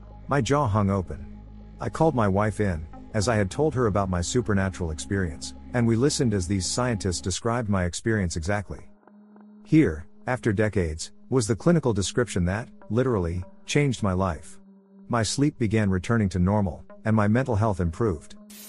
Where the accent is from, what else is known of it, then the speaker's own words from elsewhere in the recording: Ireland; I was brought up in Ireland, and unusual as it was, my parents never drank.